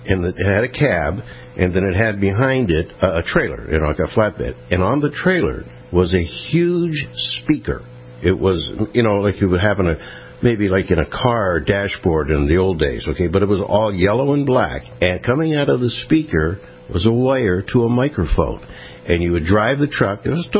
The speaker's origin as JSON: {"language": "English", "town": "Cleveland", "region": "Ohio", "country": "United States", "tie": "born there", "said": "But one of the memories that I do have is that I was born in Cleveland."}